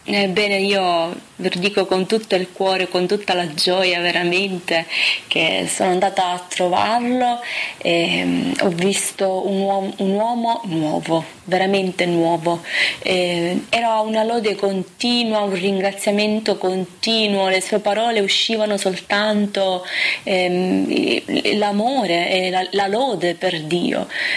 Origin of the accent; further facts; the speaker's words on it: Sicily, Italy; Sono andata in Sicilia, nel mio paese